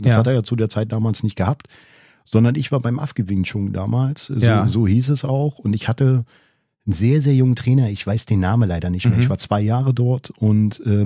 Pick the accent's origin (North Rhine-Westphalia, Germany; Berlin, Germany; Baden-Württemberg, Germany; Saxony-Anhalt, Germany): Berlin, Germany; wo ich aufgewachsen bin. Mhm. Ne, in Berlin-Wedding, doch schon in der Gegend, wo ich mich viel durchsetzen musste.